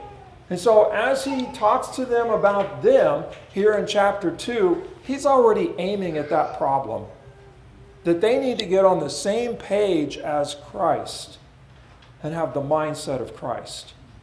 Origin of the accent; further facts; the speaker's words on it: California, United States; I was from Southern California, and I never wore socks.